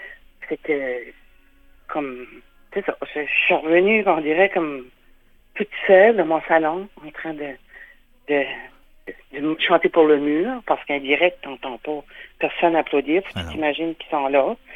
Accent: Miscou, New Brunswick, Canada; ce que je faisais quand j'étais petite à Misco, que j'écoutais la radio française qui venait de la Gaspésie

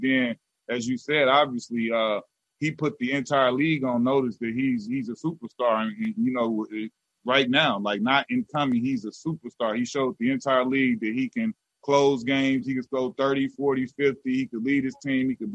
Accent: Chicago, Illinois, United States; Like, I'm from Chicago, big city, and I'm like, this LA, they got a lot of the best basketball players.

